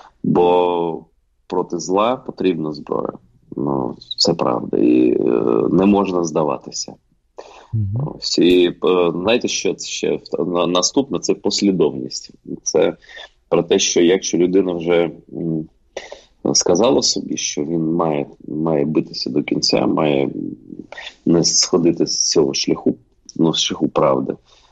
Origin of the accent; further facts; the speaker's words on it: Crimea, Ukraine; я йому розказав, що я кримський татарин